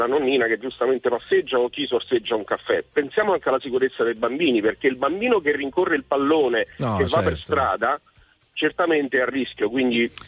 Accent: Pontecorvo, Lazio, Italy; Io sono della provincia di Frosinone, quindi sono originario di Pontecorvo, provincia di Frosinone.

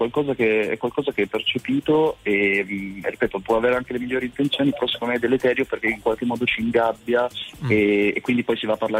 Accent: Turin, Piedmont, Italy; moved away as an adult; now in Forlì, Italy; io sono al secondo anno di scienze diplomatiche qui a Unibo, però il campus di Forlì, sono di Torino, quindi sono fuori sede.

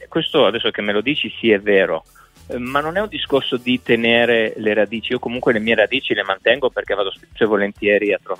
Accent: Slovenia; now in Italy; vivo in Italia da 33 anni. Sono sloveno e non ho mai avuto la necessità di chiedere la cittadinanza italiana.

